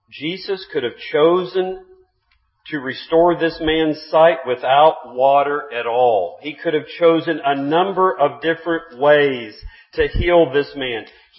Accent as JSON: {"language": "English", "town": "San Antonio", "region": "Texas", "country": "United States", "tie": "born there", "said": "I was born in San Antonio, Texas."}